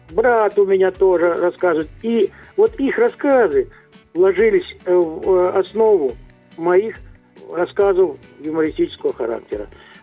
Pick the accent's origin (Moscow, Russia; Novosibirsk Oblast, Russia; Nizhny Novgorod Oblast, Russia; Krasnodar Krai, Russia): Krasnodar Krai, Russia; Я вырос на Кубани, и там, в таких местах, где в каждом дворе по щукарю жило.